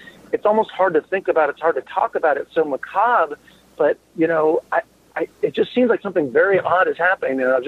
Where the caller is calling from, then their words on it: Phoenix, Arizona, United States; from Phoenix, Arizona.